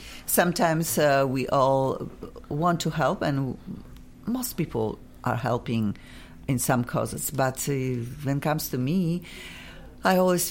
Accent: Poland; English is a second language; now in United States; I am in a way outsider in America because I came from Europe, and happened that I came when we have solidarity war. A lot of people yeah. just moved from my country for political reason.

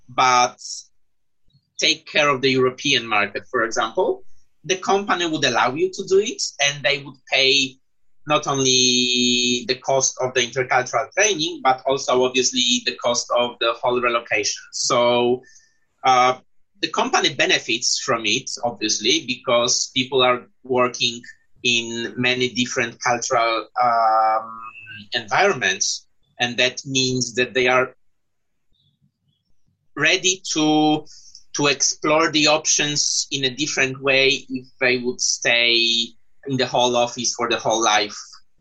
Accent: Poland; English is a second language; I'm from Poland, so I can have as many citizenships as I want to, the same in the UK. That's why I have dual citizenship, British and Polish.

